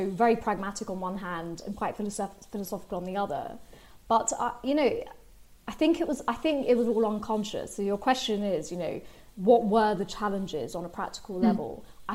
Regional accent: United Kingdom; born and bred in Britain, very kind of proud to be British, very proud to be Indian.

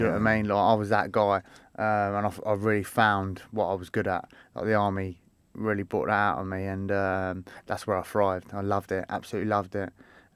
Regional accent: Denham, South East England, United Kingdom; also born or lived in Hillingdon; Denham, which is just outside Uxbridge. I was born in Hillenden, grew up in Denham, little village.

